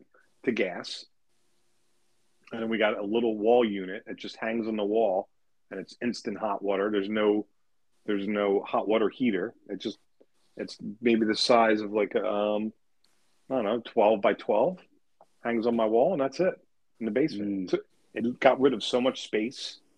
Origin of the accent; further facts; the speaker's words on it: Medford, New Jersey, United States; some of the movie that was shot in Tabernacle, New Jersey, which is close to where I grew up in Medford.